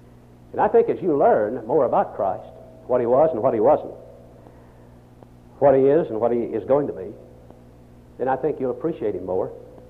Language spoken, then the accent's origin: English; Augusta, Arkansas, United States; born there; You know, I was born in Augusta, Arkansas, on June the 2nd, 1932